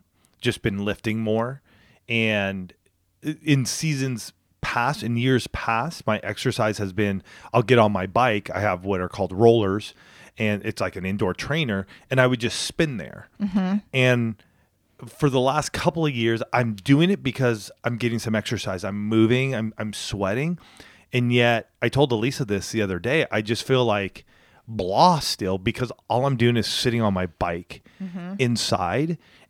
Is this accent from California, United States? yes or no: yes; Palm Springs, California, United States; coming from Southern California, I grew up outside of Palm Springs area.